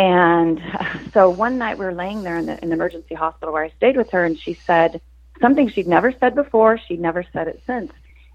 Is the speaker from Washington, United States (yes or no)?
yes; Seattle, Washington, United States; also born or lived in Bellevue; When she was 18, it's 2001, and we're from Seattle, and this is in the Seattle area. We actually lived in Bellevue, which is across Lake Washington from Seattle, so nowhere near the city.